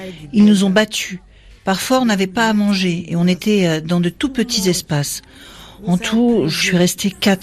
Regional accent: Nigeria; now in Netherlands; Nous sommes partis du Nigeria pour atteindre la Libye, puis de la Libye vers l'Italie.

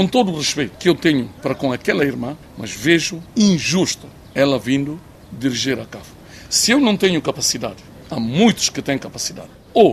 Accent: Guinea-Bissau; Antes de ser guineense, primeiro sou africano.

